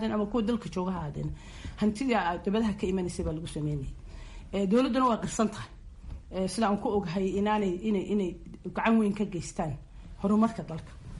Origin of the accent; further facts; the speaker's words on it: Somaliland, Somalia; anigu waxaan ahay reer Soomaaliland